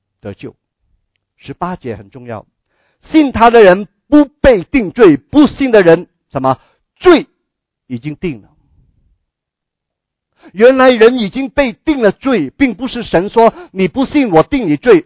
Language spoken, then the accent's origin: Chinese; Guangdong, China; first language Cantonese; Chinese is a second language; 我们以前我讲不讲普通话，我是广东人，我讲广东话。